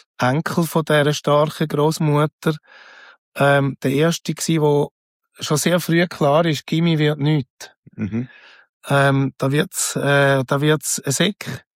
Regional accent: Zurich, Switzerland; Und sonst ich mich immer als Schweizer gefühlt und bin auch immer so behandelt worden.

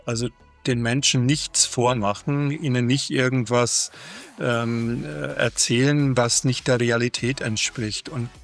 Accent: Southern Germany, Germany; Als Süddeutscher war das natürlich schon ein Schritt in den Norden

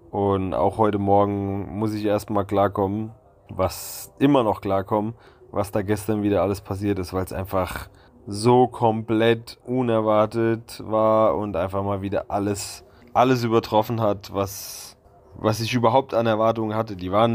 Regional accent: Germany

